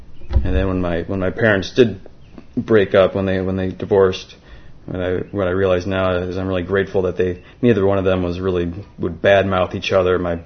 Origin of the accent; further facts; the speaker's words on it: Brockport, New York, United States; I was born in 1975 in Brockport, just half hour west of here. Grew up there, spent all my life there until college.